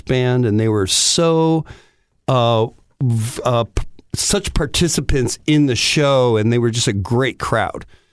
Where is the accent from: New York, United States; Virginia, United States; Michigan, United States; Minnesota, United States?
Michigan, United States; Detroit; And I'm from Detroit. I don't know shit about hurricanes.